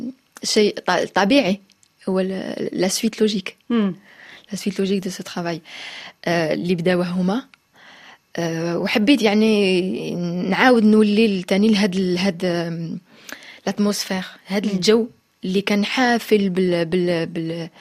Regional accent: Algiers, Algiers Province, Algeria; بديت تعلمت العزف عليها ملي كنت صغيرة في الجزائر، في الجزائر العاصمة

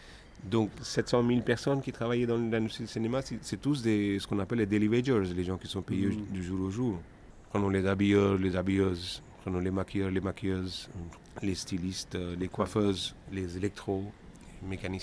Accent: Delhi, India; also born or lived in Rajasthan; now in Mumbai, India; Je suis né dans le Rajasthan, je suis originaire de Delhi. Donc il y a 22 ans, je suis arrivé ici.

